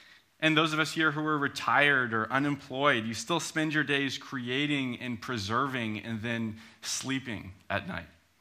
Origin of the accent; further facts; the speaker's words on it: United States; now in Edinburgh, United Kingdom; As you might be able to tell, I'm from the States. My wife is from the States as well. We've lived here for just over a year now.